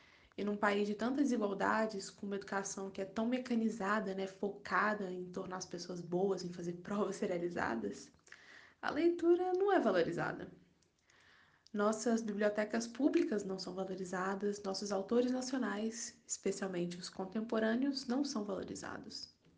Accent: Espírito Santo, Brazil; now in Minas Gerais, Brazil; Eu sou do Espírito Santo, mas eu moro em Minas Gerais há alguns anos.

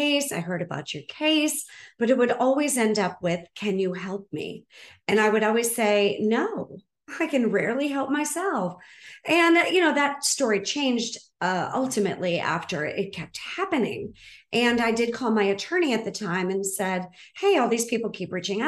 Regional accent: Boston, Massachusetts, United States; I grew up in Boston, and I know I don't have the accent, but I promise I really was born at Brigham and Women's Hospital.

